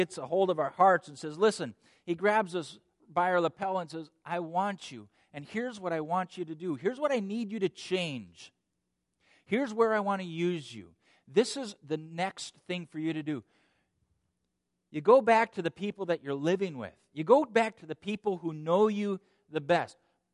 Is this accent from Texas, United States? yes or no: no; Minnesota, United States; now in Pennsylvania, United States; though I'm from Minnesota, to be in the midst of Pennsylvania, some 1,200 miles removed from family